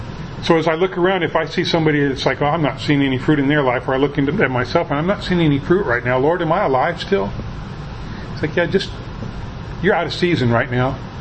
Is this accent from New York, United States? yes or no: no; Washington, United States; I'd been born and raised in the Puget Sound region with all these mountains and forests and the evergreen